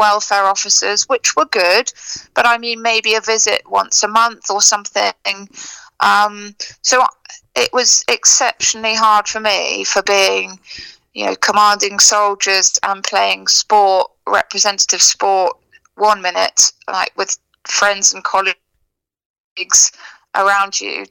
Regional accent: Oxford, South East England, United Kingdom; luckily I was from Oxford. So, you know, if there was any luck involved there, I was quite lucky that I had family in Oxford.

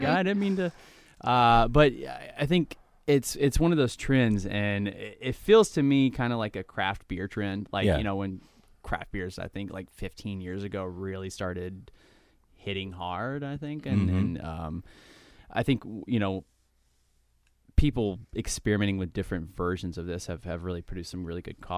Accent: Alabama, United States; Well, we're originally from Alabama, my wife and I, Chastity, and our other business partner, Sebastian Kegel

